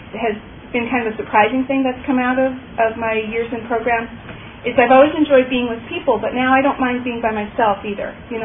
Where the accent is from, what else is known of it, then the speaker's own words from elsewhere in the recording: Cleveland, Ohio, United States; I grew up in Cleveland, Ohio, so it was a struggle to go back there